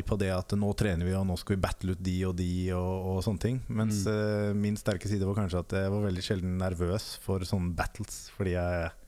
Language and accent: Norwegian; Oslo, Norway; fordi vi var fra Årvoll og rundt der, alle sammen.